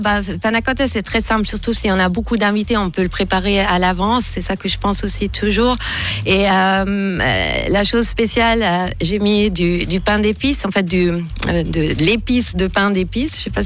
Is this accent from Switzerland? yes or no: yes; German-speaking Switzerland, Switzerland; On est suisse allemand, on n'en peut rien.